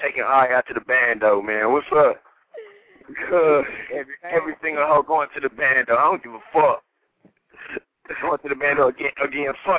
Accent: Chicago, Illinois, United States; I'm from Chicago, man.

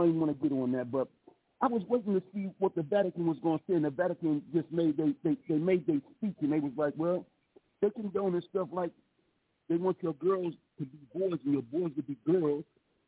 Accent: Chicago, Illinois, United States; I'm from Chicago

